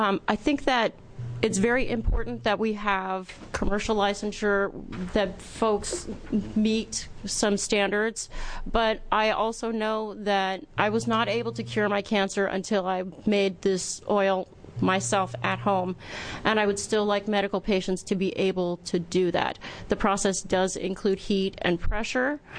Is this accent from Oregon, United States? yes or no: yes; Happy Valley, Oregon, United States; I'm from Happy Valley, Oregon.